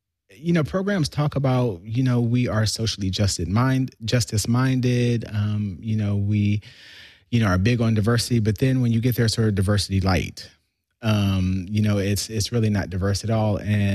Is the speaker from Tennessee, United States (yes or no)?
no; Ohio, United States; You know, I have a friend, you know, I'm from Ohio, and he's from Detroit